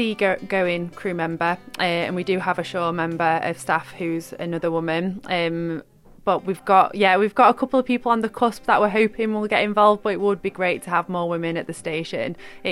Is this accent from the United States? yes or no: no; Sheffield, Yorkshire and the Humber, United Kingdom; No, I'm from Sheffield, which is positively landlocked.